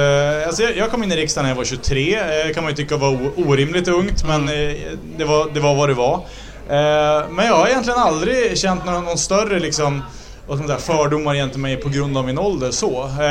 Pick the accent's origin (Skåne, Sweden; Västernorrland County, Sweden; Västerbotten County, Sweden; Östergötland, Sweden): Västernorrland County, Sweden; Örnsköldsvik; jag är uppvuxen i Örnsköldsvik, eller strax utanför Örnsköldsvik, under Peter Forsbergs storhetstid.